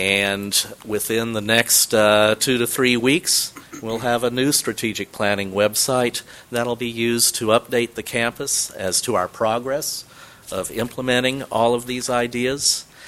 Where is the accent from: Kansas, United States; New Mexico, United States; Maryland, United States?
Kansas, United States; they remind me of my home state of Kansas. They're flat.